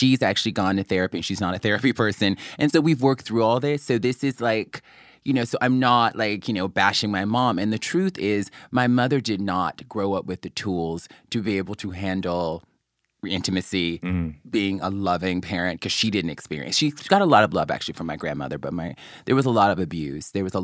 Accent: Mobile, Alabama, United States; I grew up in Mobile, Alabama. I was very feminine growing up.

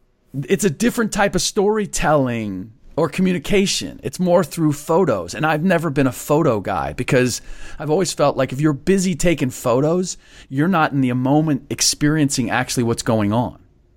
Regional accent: Midwest, United States; also born or lived in East; Even though I'm from the Midwest.

